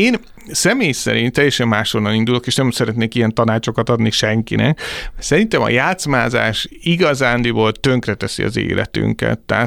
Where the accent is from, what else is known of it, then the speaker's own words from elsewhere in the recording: South Korea; Hungarian is a second language; dél-koreaiként